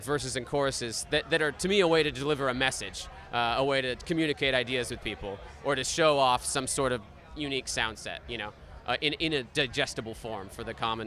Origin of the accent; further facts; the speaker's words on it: Seattle, Washington, United States; I grew up in Seattle, so I was listening to a lot of stuff that was very songwriter-driven, you know, indie pop at the time and stuff like that.